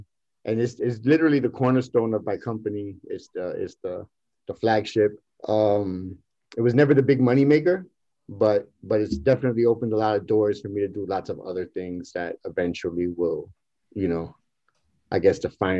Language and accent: English; New York City, New York, United States; also born or lived in Puerto Rico; I'm from East New York. I'm from East New York, but I was raised part of my life in Puerto Rico, Bayamón, Dorado, and Loíza.